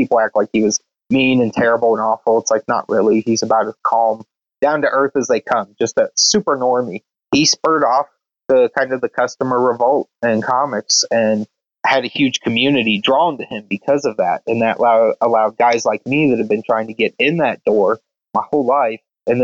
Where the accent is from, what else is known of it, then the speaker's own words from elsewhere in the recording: Cincinnati, Ohio, United States; the oldies station here when I was growing up in Cincinnati as a little kid played like doo-wop